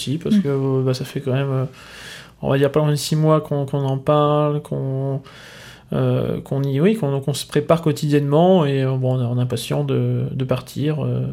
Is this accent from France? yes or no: yes; Le Mans, Pays de la Loire, France; Donc, nous sommes du Mans.